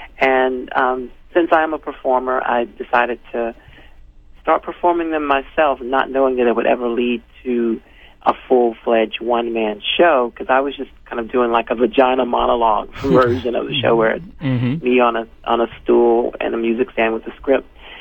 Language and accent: English; Hickory, North Carolina, United States; someone who was from my hometown, Hickory, North Carolina